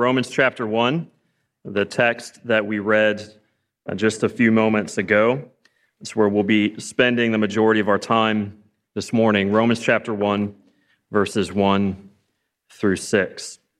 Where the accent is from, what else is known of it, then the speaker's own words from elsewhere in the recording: Ohio, United States; I very fondly remember growing up in Northeast Ohio every Christmas